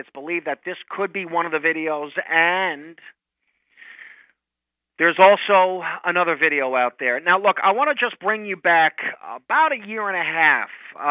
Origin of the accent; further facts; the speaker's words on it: New York, United States; Now, I can tell you, I grew up in New York